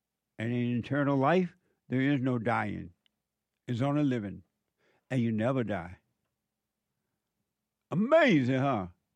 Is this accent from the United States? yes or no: yes; Alabama, United States; I did say that I grew up in Alabama on a plantation near Montgomery, Alabama, Eufaula, Tuskegee. I'm kind of in the middle of those places.